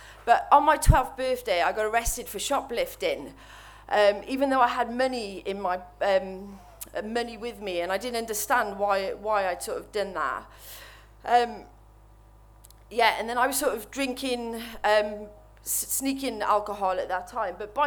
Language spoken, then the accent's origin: English; Cardiff, Wales, United Kingdom; I'm from Wales, from Cardiff. I'm 38, and I've been clean for 560 days now